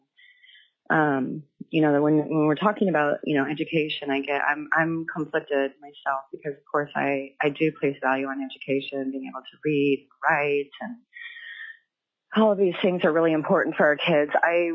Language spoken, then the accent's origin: English; Juneau, Alaska, United States; also born or lived in Nome; now in Wasilla, United States; I am currently here in Wasilla, living in Wasilla. I was raised in Juneau, and I too was born in Nome.